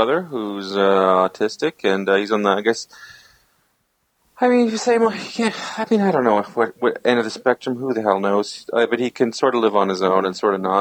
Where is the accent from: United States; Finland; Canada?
Canada; I'm Canadian.